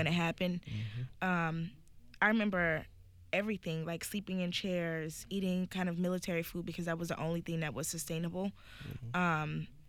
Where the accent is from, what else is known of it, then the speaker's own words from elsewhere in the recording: New Orleans, Louisiana, United States; I'm originally from the Lower Ninth Ward, but we moved a little closer in the city.